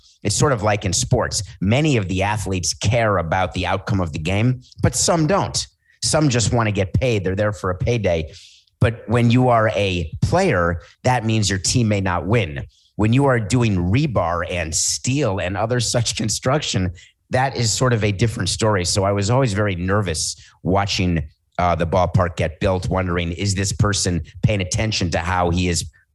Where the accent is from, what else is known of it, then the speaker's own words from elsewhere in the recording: New York City, New York, United States; I have, because I grew up in New York City, so I feel like I have been in more buildings.